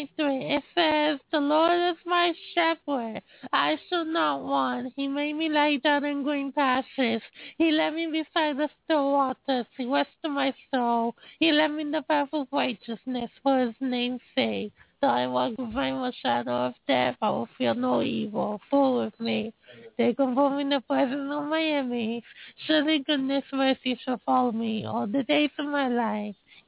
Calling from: Boston, Massachusetts, United States; I'm calling from Boston.

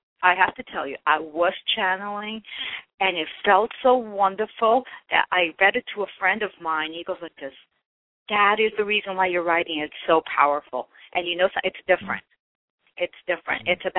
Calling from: New Jersey, United States; And yes, I'm calling from the Jersey Shore.

